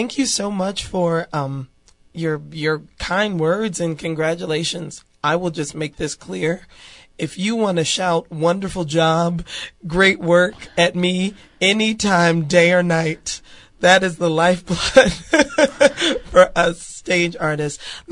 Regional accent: Chicago, Illinois, United States; Again, I'm from Chicago. I've lived in Minneapolis, other bigger cities

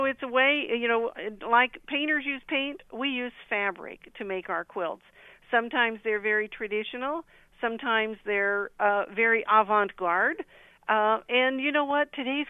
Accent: Muscatine, Iowa, United States; Yes, I am an Iowa girl. I was born and raised in Muscatine.

